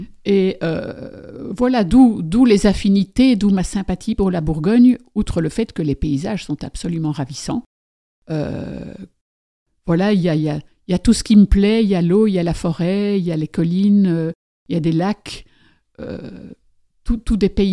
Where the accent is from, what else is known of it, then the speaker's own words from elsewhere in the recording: Belgium; en tant que Belge, ça signifie évidemment que je suis bourguignonne aussi, parce que dans l'histoire, nous avons été bourguignons pendant plusieurs siècles.